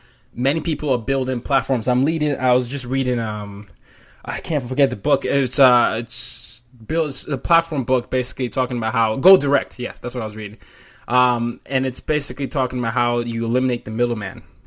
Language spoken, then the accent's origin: English; Nigeria; I'm Nigerian, and everybody is always confused by whatever I sound like.